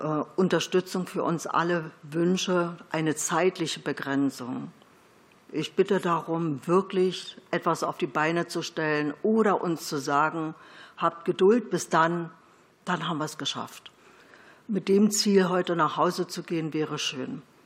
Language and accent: German; Brandenburg, Germany; Ich komme aus dem Land Brandenburg, wohne in Potsdam sehr gerne